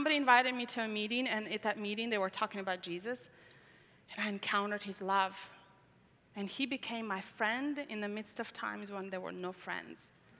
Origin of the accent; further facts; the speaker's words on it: Tajikistan; English is a second language; moved away; I have three countries in me. I don't know which country I belong. I grew up in a country called Tajikistan.